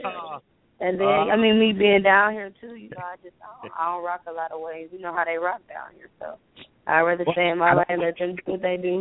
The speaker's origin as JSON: {"language": "English", "town": "Milwaukee", "region": "Wisconsin", "country": "United States", "said": "I'm not a Georgia Peach. And I'm a cheesehead. I'm from Milwaukee."}